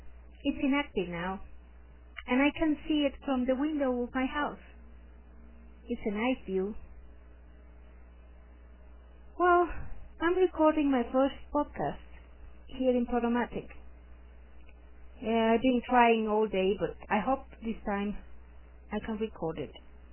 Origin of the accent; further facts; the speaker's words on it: San Luis Potosí, Mexico; English is a second language; now in Toluca, Mexico; I am from Mexico. I was born in San Luis Potosí, but I live in Toluca now.